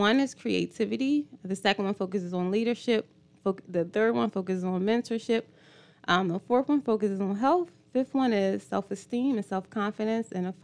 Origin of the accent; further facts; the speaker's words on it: Philadelphia, Pennsylvania, United States; now in Atlanta, United States; Yeah, but I'm from the East Coast, so originally from the Philadelphia, New Jersey area.